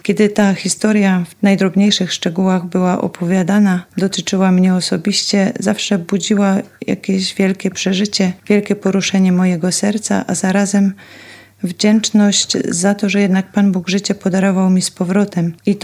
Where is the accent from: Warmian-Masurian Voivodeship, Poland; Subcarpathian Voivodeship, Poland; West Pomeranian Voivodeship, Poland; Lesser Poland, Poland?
West Pomeranian Voivodeship, Poland; Tarnówka; now in Schoenstatt, Germany; Pochodzę z diecezji koszalińsko-kołobrzeskiej, z małej parafii Tarnówka. Aktualnie jestem w Niemczech, w Szenstadt